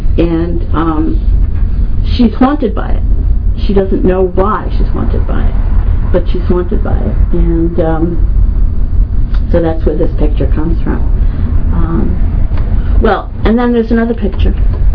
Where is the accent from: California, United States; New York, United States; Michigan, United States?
New York, United States; Bronx; I'm from the Bronx.